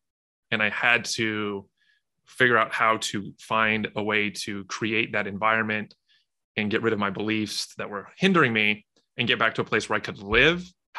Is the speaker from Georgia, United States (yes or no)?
no; California, United States; Yeah, so grew up in Southern California, hence the kind of the fun things you see on my social.